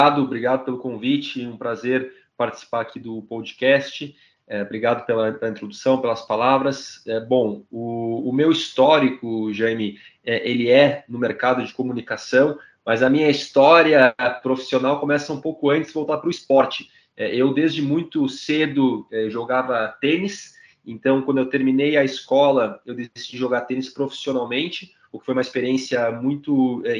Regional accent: Porto Alegre, Rio Grande do Sul, Brazil; born there; also born or lived in Spain; Eu sou brasileiro, eu nasci no sul do Brasil, em Porto Alegre. Nessa experiência do tênis, acabei morando fora do Brasil, morei um tempo na Espanha.

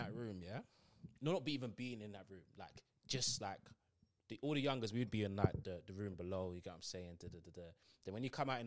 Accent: Peckham, London, United Kingdom; So I'm the only one. Like, and I'm from Peckham.

